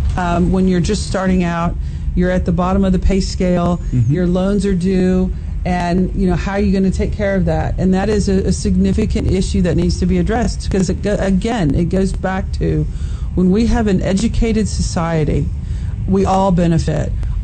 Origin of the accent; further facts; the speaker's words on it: Auburn, Alabama, United States; You know, I grew up in Alabama. I'm from Auburn, so I've spent a lot of time there, and I know a lot of people there.